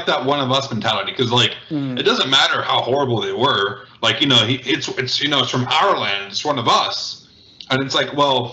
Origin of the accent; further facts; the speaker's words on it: United States; I can't because, you know, I'm American, you know, Cuban race, so it's kind of hard